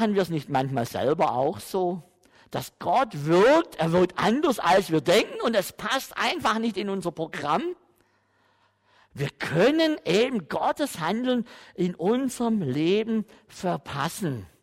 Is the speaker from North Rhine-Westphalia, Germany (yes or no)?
no; Baden-Württemberg, Germany; moved away as an adult; Und dann habe ich im Schwarzwald, in meinem Heimatdorf in der evangelischen Kirche, hatte ich die Idee, ich mache da einen Vortrag